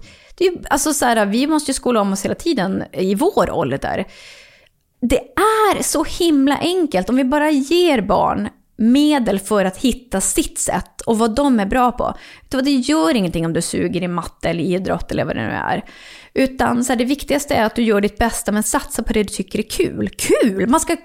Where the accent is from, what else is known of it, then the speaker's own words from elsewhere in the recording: Norrland, Sweden; Inte där jag bor nu, men jag kommer ändå från Norrland.